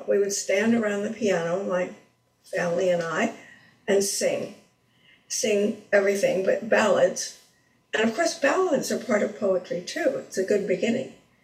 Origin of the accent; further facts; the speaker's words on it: Manhattan, New York, United States; I grew up in Manhattan.